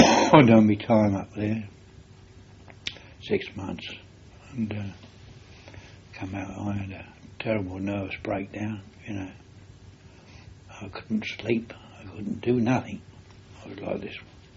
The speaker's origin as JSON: {"language": "English", "town": "Mitcham", "region": "London", "country": "United Kingdom", "said": "We've only been down here 2 years, the 6th of last September. We moved down here. We come from Mitcham in Surrey."}